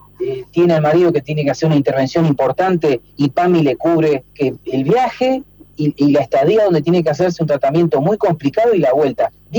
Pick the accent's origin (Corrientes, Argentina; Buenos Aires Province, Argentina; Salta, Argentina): Buenos Aires Province, Argentina; San Martín; todos los políticos que somos de San Martín, y si somos todos gente de laburo